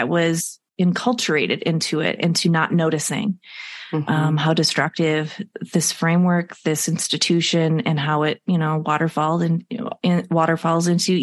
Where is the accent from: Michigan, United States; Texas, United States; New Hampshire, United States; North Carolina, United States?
Michigan, United States; Muskegon; I was. Yeah, I grew up in West Michigan in the Muskegon area.